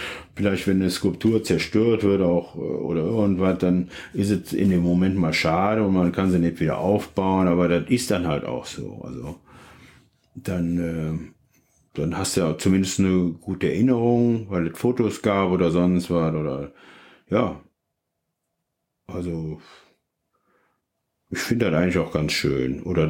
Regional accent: Leverkusen, North Rhine-Westphalia, Germany; Ich komme aus Leverkusen und das ist okay.

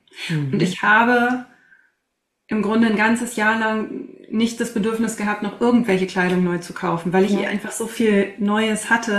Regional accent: Wesel, North Rhine-Westphalia, Germany; Das ist ein Einzelhandelsgeschäft in meiner Heimatstadt Wesel und das ist einfach mal rund 350 Kilometer entfernt von hier.

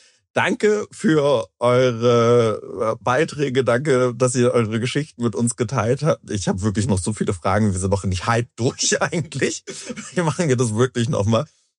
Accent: East Germany, Germany

